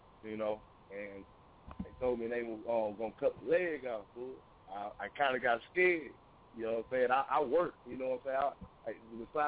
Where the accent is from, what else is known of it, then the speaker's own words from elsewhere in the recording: Mississippi, United States; originally I'm from Mississippi, you know what I'm saying, raised in Mississippi.